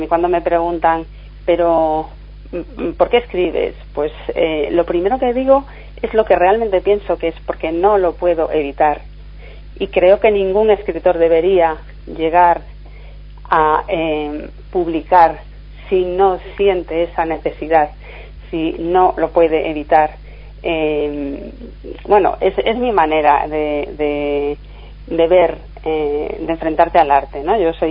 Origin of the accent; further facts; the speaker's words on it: Galicia, Spain; accent: Galician; yo soy gálico falante, soy castellano parlante y además convivo de una manera muy natural con las dos lenguas y el acento, pues cuando hablo castellano probablemente pues no quiere salir el acento gallego